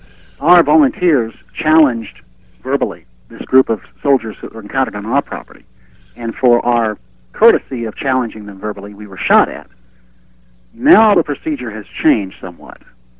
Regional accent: United States; I am an American.

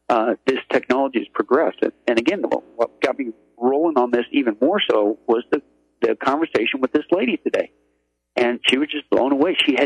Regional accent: Midwest, United States; like I grew up in the Midwest and always had all of these home remedies

